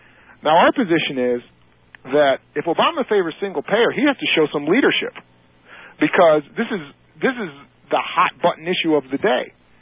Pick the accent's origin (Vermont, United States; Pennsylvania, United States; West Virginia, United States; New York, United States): West Virginia, United States; Berkeley Springs; Here, you're calling me in my hometown of Berkeley Springs, West Virginia, where it's the second district